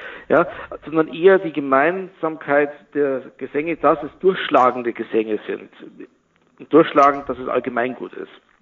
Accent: Bavaria, Germany; moved away as an adult; now in Freiburg, Germany; ich bin jetzt seit seit 16 Jahren in Freiburg und lebe natürlich in Freiburg seit 12 Jahren, aber ich stamme aus Bayern und habe sozusagen die ersten 40 Jahre meines Lebens in Bayern verbracht und bin dort natürlich aufgewachsen.

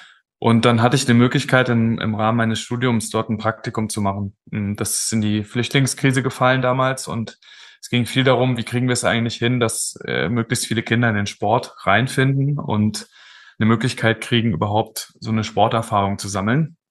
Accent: Freiburg, Baden-Württemberg, Germany; Ich bin tatsächlich im Süden in Freiburg aufgewachsen, direkt an dem Bolzplatz

